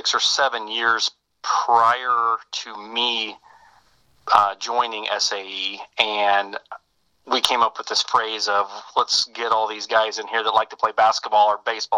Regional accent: Zionsville, Indiana, United States; also born or lived in Crawfordsville / Lafayette; I was born in 1969 in Crawfordsville, Indiana.

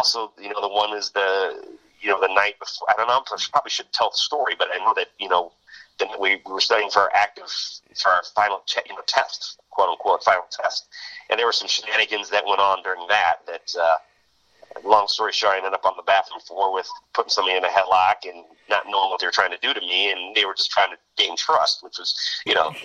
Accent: Lowell, Indiana, United States; I came in from Lowell, Indiana, and I was, you know, a scared kid

